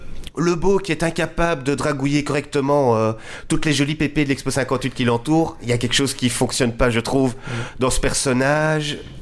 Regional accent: Belgium; parce qu'effectivement le pitch pour nous en tant que Belges donne évidemment envie.

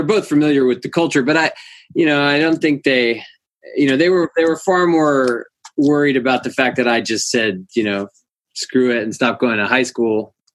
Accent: Los Angeles, California, United States; And I used to bemoan the fact that I was from Los Angeles because I felt like people come here to play and people come here to put something together.

